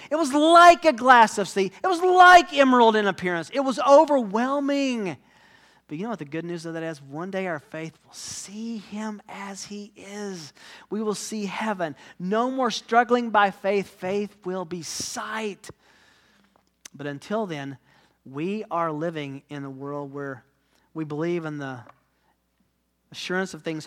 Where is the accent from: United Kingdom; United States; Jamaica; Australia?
United States; Tennessee; I'm from Tennessee. English is technically my second language.